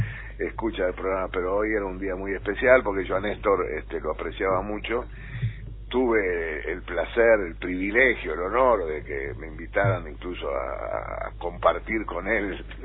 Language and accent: Spanish; Montevideo, Uruguay; yo soy de la Comercial y nacieron los dos conjuntos acá en la Comercial